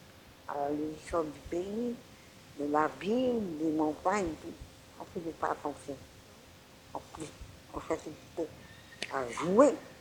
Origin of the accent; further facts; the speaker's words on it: Paris, Île-de-France, France; je suis de Paris